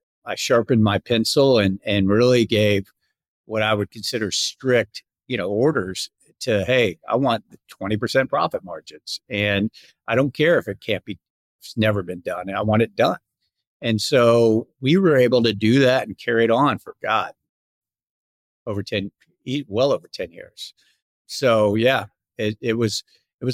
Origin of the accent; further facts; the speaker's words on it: Tampa, Florida, United States; I'm from Tampa, Florida. I didn't go to college.